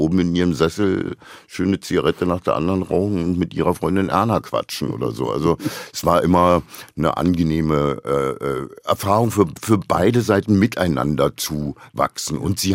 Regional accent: Berlin, Germany; In Berlin

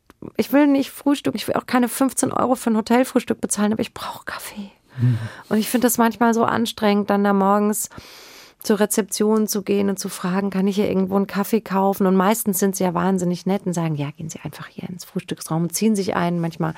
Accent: Bavaria, Germany; Ich bin im Spessart aufgewachsen.

